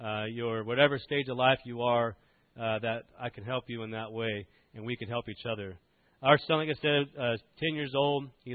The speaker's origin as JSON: {"language": "English", "region": "Virginia", "country": "United States", "tie": "born there", "said": "I was born in Virginia, so I was raised as a Navy brat. And so got to every 2 or 3 years we moved to different locations."}